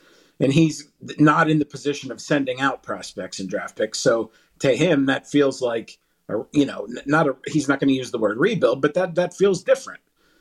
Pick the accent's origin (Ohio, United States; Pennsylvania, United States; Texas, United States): Pennsylvania, United States; Greensburg; I grew up in Greensburg, so like your channels, how well they came in depended on like where the signal was from.